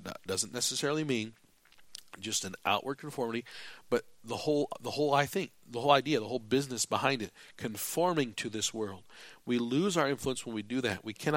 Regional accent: United States; you and I, we grew up in America

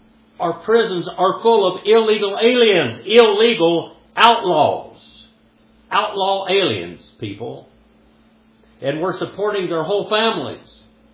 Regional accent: United States; But me as an American Indian, I am an American. And my country is very important to me.

